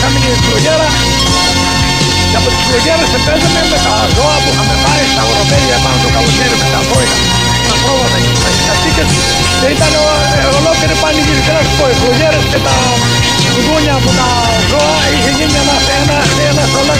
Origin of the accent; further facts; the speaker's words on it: Kefalinou, Peloponnese, Greece; now in United States; Το χωριό μου λέγεται Κεφαλινού, που βγάζει ανθρώπους και βάζει μενού, είναι κάτω στην Αθηνία. 20 χιλιόμετρα από την Καλαμάτα.